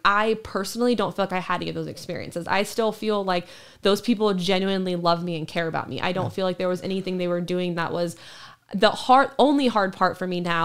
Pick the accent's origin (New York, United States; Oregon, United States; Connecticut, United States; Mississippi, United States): Oregon, United States; Roseburg; born there; I feel like I have memories when we lived in Oregon. I was born in Roseburg, Oregon.